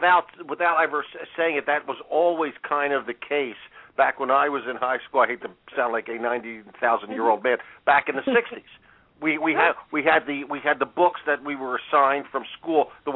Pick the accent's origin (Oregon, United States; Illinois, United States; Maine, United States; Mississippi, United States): Illinois, United States; Chicago; growing up Catholic on the South Side.